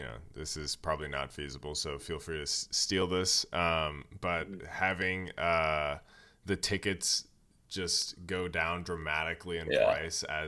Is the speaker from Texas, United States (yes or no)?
no; Minnesota, United States; you know, growing up in Minnesota, there's some certainly some empty games about right that now.